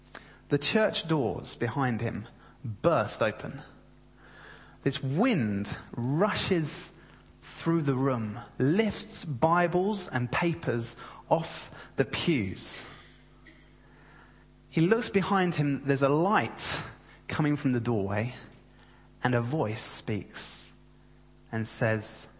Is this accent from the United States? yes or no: no; London, United Kingdom; the church I grew up in London.